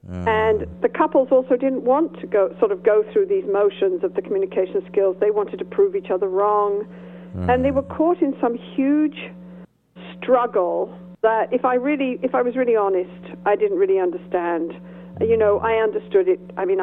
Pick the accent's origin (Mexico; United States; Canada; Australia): Canada; I'm a Canadian professor at Canadian University.